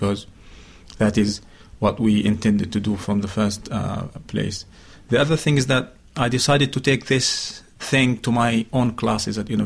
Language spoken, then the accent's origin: English; Gaza, Gaza Strip, Palestine; I am a Palestinian from Gaza.